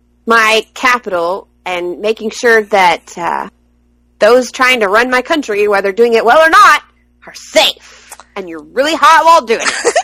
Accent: Alabama, United States; because, you know, we're all from Alabama, so it was kind of cool that he took the time to come down there and talk to all the kids.

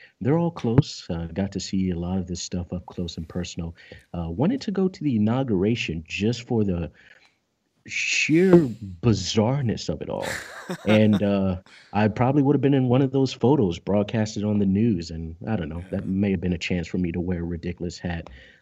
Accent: California, United States; I'm from California. So that's where it all comes from.

